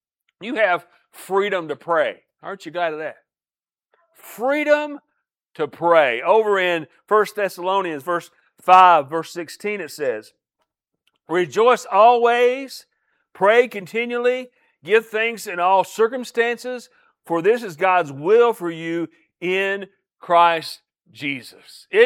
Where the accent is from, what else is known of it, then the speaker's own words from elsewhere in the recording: United States; I am so glad today and proud to say today that I am an American.